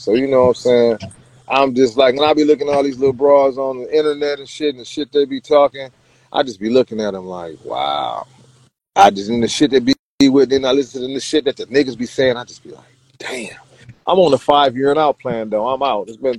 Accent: Toledo, Ohio, United States; Now, me, I'm from Ohio. I'm from Toledo. Now, you know what I'm saying? I'm like an hour from Detroit. Four from Chicago.

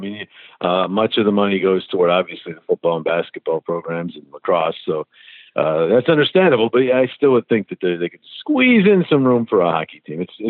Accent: Utica, New York, United States; I grew up in Utica, which is, as you probably know, about 45 minutes from Syracuse.

